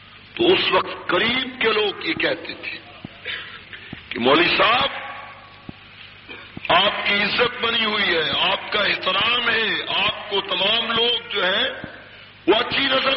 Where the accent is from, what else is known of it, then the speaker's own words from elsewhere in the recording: Jhang, Punjab, Pakistan; آج کوئی آدمی پوچھتا ہے تم کس شہر سے آئے ہو؟ میں جنگ سے آیا ہوں.